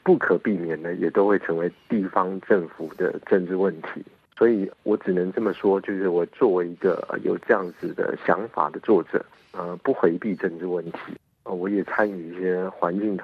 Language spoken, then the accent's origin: Chinese; Taiwan; 在我从小在比如说在台湾受到的一个主流价值系统